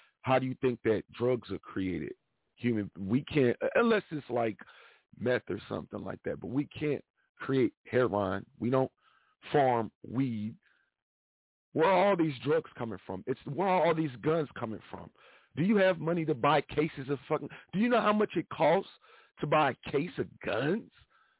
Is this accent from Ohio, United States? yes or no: no; Kansas City, Missouri, United States; It was shot in my hometown, Kansas City, and also in Philadelphia.